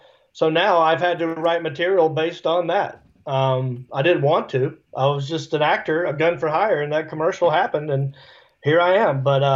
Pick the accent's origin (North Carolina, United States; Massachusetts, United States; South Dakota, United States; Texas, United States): North Carolina, United States; Hickory; I'm from Hickory.